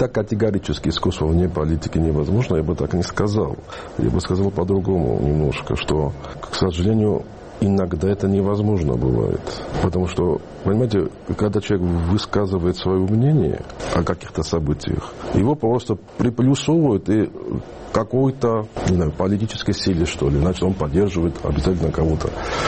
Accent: Georgia; moved away; Когда-то, я же учился в Петербурге, я рано уехал из Грузии.

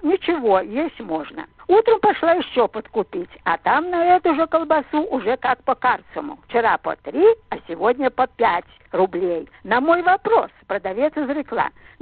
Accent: Belarus; Как я говорю по-русски, я белоруска, не говорю по-белорусски.

